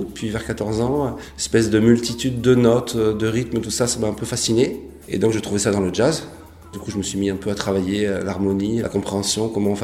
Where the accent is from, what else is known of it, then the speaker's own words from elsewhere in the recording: Lille, Hauts-de-France, France; Moi, je suis originaire de Lille, du Nord.